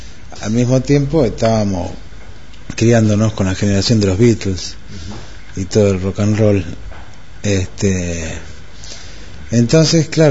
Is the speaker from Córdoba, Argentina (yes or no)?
no; Buenos Aires, Argentina; Sí, nacido en Almagro